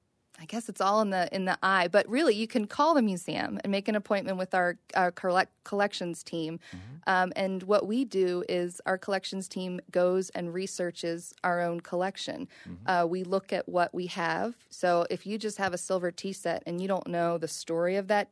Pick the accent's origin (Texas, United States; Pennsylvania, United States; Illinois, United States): Pennsylvania, United States; Philadelphia; I grew up in Philadelphia, so there was a lot of field trips going